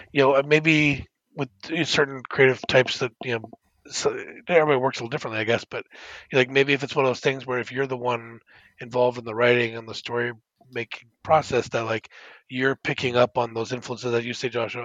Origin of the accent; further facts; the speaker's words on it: Australia; being an Australian filmmaker, the fucking stabbings in this are like, you know, we don't get that in the US really.